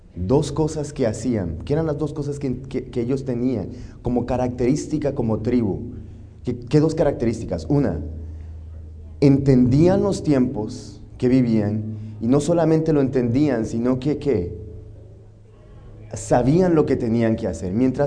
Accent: California, United States; also born or lived in Costa Rica / Puerto Rico; Vengo de California, puedo decirles un poco de mí. Estudié en Costa Rica, en la Universidad Adventista de Costa Rica. También estuve en Puerto Rico, en la Universidad Adventista de Puerto Rico. Y después terminé terapia física en Loma Linda.

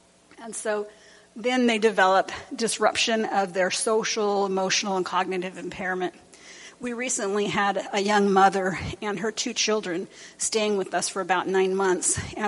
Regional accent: California, United States; I wonder how this study would have come out if it had been done where I grew up near Los Angeles, in the gang neighborhood.

